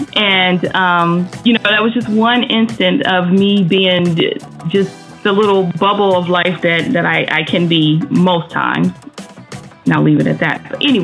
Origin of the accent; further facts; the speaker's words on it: North Carolina, United States; also born or lived in Maryland; I grew up in Maryland for like the first, I don't know, 10 years of my life, and a lot of stuff transpired in Maryland. In Maryland, once we moved from there, we moved back to North Carolina, and essentially I graduated from high school